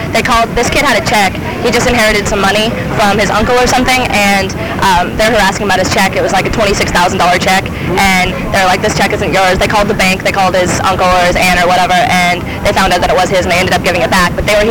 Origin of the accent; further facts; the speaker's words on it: Colorado, United States; now in Santa Cruz, United States; I'm actually from Colorado, but I'm down here for now, I guess.